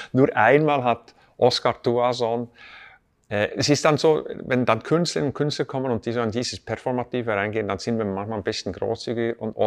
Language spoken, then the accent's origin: German; Burgdorf, Bern, Switzerland; ich bin in Burgdorf aufgewachsen